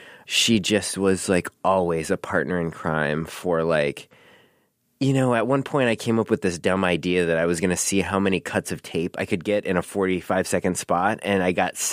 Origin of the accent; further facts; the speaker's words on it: Milwaukee, Wisconsin, United States; So I grew up in Milwaukee, and I was home visiting my family